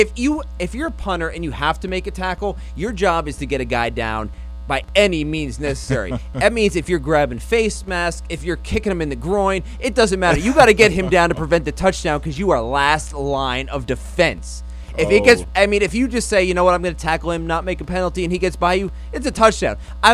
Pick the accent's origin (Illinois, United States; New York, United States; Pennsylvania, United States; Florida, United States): Pennsylvania, United States; Philadelphia; I'm from Philly, and we know how to throw down.